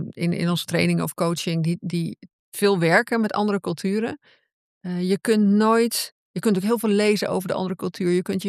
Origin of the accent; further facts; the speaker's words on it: Netherlands; ik ben een Nederlander en dit is hoe ik het gewend ben.